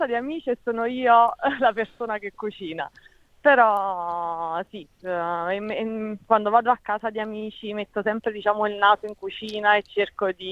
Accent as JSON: {"language": "Italian", "town": "Salerno", "region": "Campania", "country": "Italy", "said": "E poi vabbè, essendo salernitana adoro cucinare"}